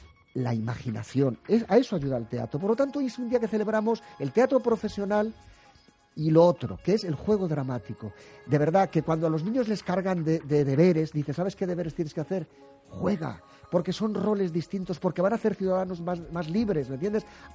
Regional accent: Spain; es que somos españoles todos.

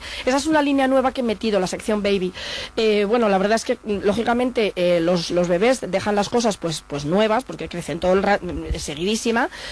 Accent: Palencia, Castile and León, Spain; en que somos de Palencia, de castellanos

